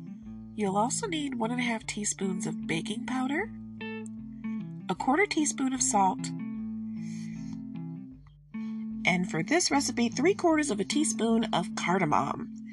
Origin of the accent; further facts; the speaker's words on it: Michigan, United States; I'm from Michigan. What do you want from me?